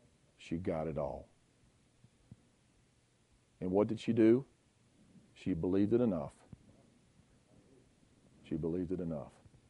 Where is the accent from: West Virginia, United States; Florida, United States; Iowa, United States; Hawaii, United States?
West Virginia, United States; I grew up on the farm working for him when I was a kid growing up in West Virginia.